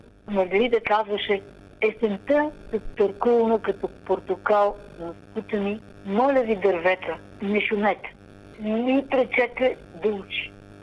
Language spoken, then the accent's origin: Bulgarian; Bessarabia, Ukraine; от Сарабия, от Украина, бих желала да разговарям